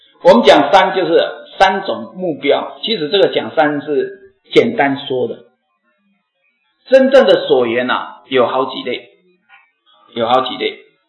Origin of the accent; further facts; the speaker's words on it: Taiwan; 我们是台湾人，这个我当然知道了